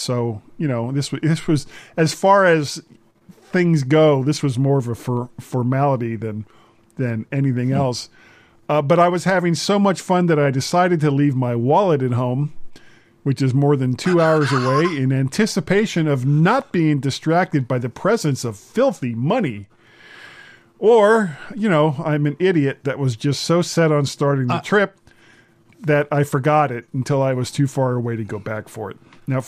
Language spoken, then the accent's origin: English; Florida, United States; I grew up in South Florida where, it was pretty much hot all the time.